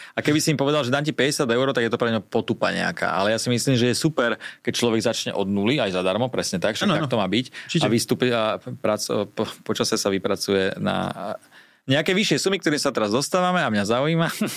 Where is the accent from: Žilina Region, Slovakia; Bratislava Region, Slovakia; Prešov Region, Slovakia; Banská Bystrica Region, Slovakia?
Bratislava Region, Slovakia; Pezinok; Ja som z Pezinka.